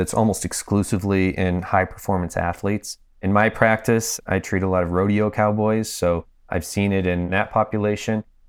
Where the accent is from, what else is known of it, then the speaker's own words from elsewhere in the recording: Cleveland, Ohio, United States; I'm originally from Cleveland, Ohio.